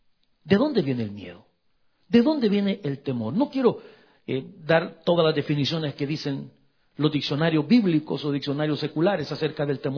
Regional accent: El Salvador; moved away as an adult; now in Canada; fue cuando veníamos precisamente para Canadá hace 32 años. Nosotros vendimos todo lo que teníamos allá en mi país, en mi rancho en El Salvador.

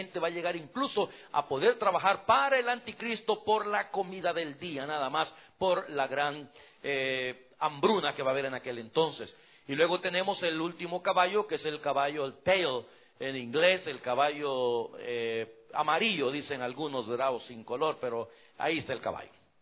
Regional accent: El Salvador; Por ejemplo, en mi país, tiembla todos los santos días. Es por eso que esa área se conoce como el Valle de las Hamacas, allá en El Salvador.

